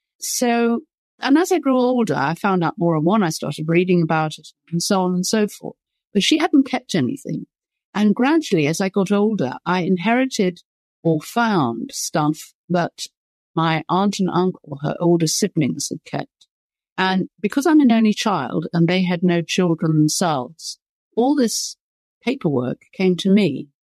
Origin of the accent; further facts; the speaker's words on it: London, United Kingdom; I grew up in London.